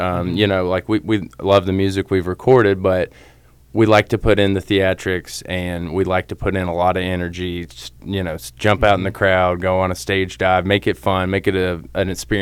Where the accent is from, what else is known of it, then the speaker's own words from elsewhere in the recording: Chattanooga, Tennessee, United States; I'm from Chattanooga, Tennessee, and I sing and play guitar.